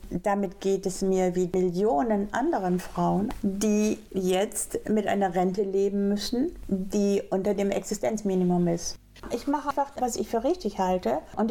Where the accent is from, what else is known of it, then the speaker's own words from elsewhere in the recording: Northern Germany, Germany; first language Low German; Ja, nicht Schiedegol, das ist dann Plattwitsch, ne? Ich bin da zweisprachig aufgewachsen, sondern ist okay.